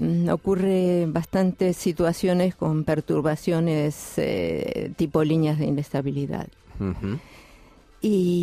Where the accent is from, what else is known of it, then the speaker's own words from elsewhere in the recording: Argentina; now in Terrassa, Spain; Sí, sóc argentina.